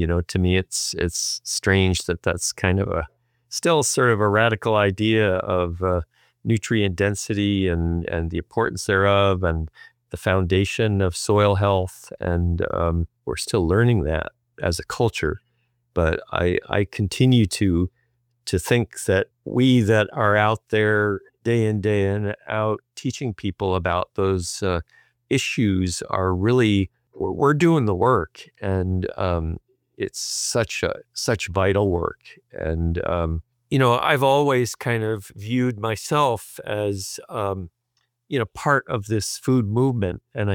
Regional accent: Connecticut, United States; moved away; I came from Connecticut to California in 1969, and immediately, in fact, I had actually worked in a retail store in Connecticut when I was in high school

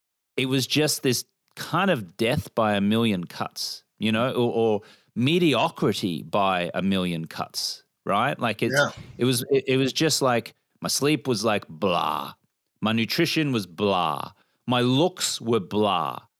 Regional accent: Australia; Well, I grew up in Australia. I'm a native Australian

